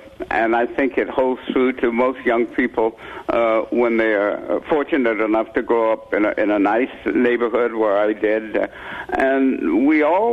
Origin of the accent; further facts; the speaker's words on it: San Francisco, California, United States; I grew up in San Francisco with a lot of jazz-orientated nightclubs, and that's where my dad and I used to hang out.